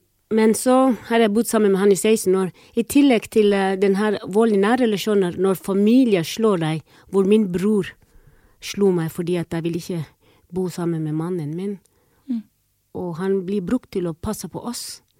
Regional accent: Somalia; moved away as an adult; also born or lived in East Africa; now in Halden, Norway; Jeg opprinnelig fra Somalia, har bodd i Øst-Afrika. Jeg kaller meg selv fra ekte harstadværing som bor i Halden.

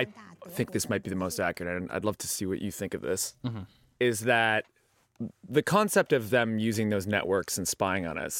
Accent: Canada; I'm from Canada.

